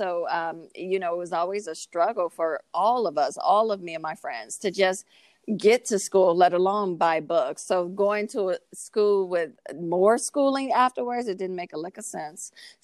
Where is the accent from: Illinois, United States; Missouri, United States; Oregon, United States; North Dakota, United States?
Illinois, United States; Chicago; So I'm from Chicago, Illinois. I'm from a single mom who worked at a factory